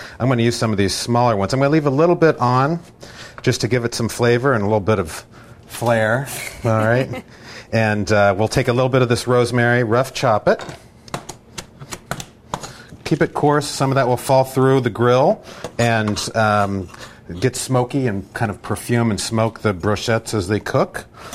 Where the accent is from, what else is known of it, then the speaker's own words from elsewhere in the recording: Scotland, United Kingdom; I'm a Scotsman.